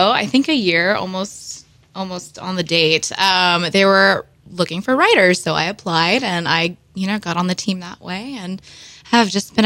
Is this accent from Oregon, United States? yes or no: no; Houston, Texas, United States; I am from Houston, Texas, originally. Go Astros!